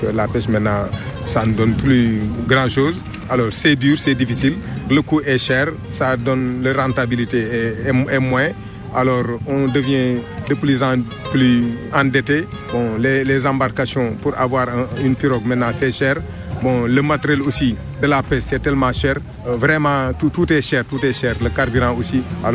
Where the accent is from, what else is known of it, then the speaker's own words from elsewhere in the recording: Saint-Louis, Senegal; moved away as an adult; Je suis originaire de la région de Saint-Louis, du Sénégal. Mais j'ai longuement duré ici puisque depuis 1975 jusqu'à présent, je suis ici à Linki.